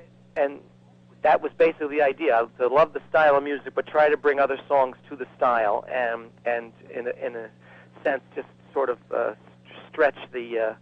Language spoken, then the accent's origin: English; New Jersey, United States; No, I'm actually from New Jersey, but my first baseball memory was Carl Yastrzemski